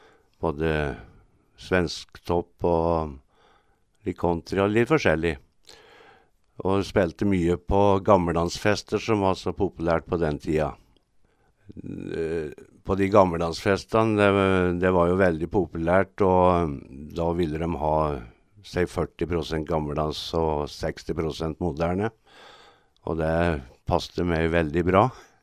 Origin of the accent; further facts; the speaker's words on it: Alvdal, Innlandet, Norway; now in Hamar, Norway; Ja, jeg bor på Hamar, men jeg er opprinnelig fra Alvdal, oppe i Nord-Østerdalen.